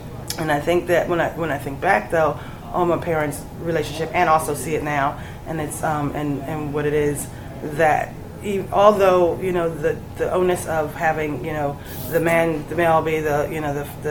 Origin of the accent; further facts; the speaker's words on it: Willingboro, New Jersey, United States; So we had three girls growing up in Willingboro, New Jersey, which at the time in the 70s was majority white.